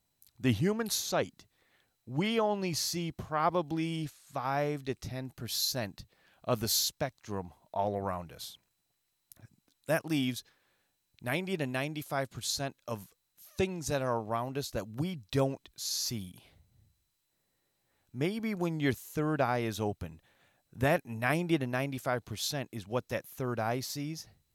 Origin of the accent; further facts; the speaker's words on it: Michigan, United States; Where I live in Michigan, where I grew up in the Saginaw Valley, there was a huge Ojibwe population.